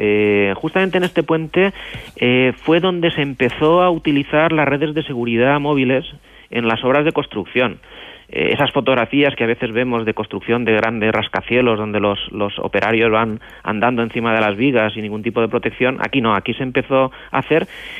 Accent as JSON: {"language": "Spanish", "town": "Alcoy", "region": "Valencian Community", "country": "Spain", "said": "yo soy ingeniero de la ciudad de los puentes, soy alcoyano de Alcoy, es un pueblecito de Alicante"}